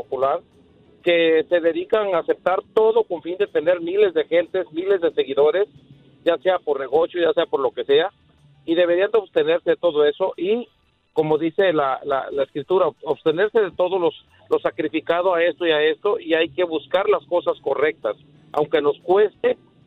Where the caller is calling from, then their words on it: Houston, Texas, United States; Sí, hola, de Houston.